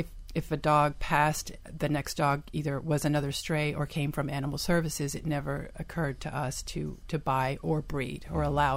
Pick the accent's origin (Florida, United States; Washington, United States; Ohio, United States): Florida, United States; Miami; growing up in Miami, I was a young kid, before I even knew what rescue was or that there was a shelter